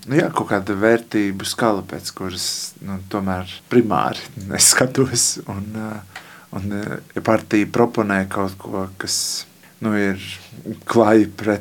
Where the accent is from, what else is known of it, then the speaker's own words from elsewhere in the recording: Riga, Latvia; born there; Jā, es esmu rīdzinieks un to arī darīšu.